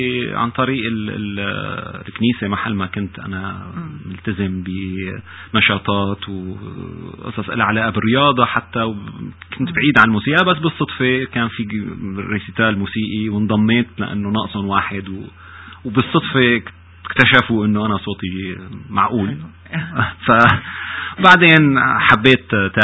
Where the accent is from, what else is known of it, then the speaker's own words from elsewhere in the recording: Aleppo, Aleppo Governorate, Syria; also born or lived in Damascus; أنا انتقلت أول بسميها يمكن ميجريشن، اللي هي الهجرة المصغرة من مدينتي اللي ولدت فيها بحلب لمدينة العاصمة بسوريا اللي هي دمشق، واللي أنا حبيتها كتير وعشت فيها طبعا كمان أجمل أيام حياتي